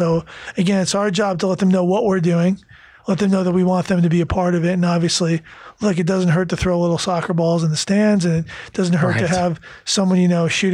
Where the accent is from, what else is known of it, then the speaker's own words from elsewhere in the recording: New York City, New York, United States; born there; I was born in the Bronx.